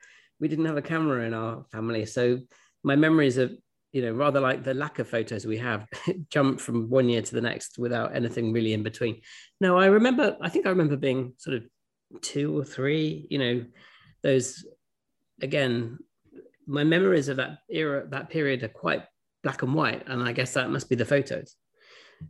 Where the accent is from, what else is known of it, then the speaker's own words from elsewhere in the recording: Oxford, South East England, United Kingdom; born there; I was born in Oxford in 1969, in a hospital called the Churchill Hospital, named after the famous Winston Churchill.